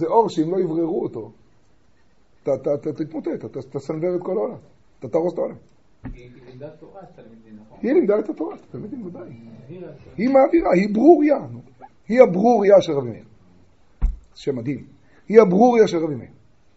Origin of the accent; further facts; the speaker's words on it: Tiberias, Northern District, Israel; אני בא מטבריה.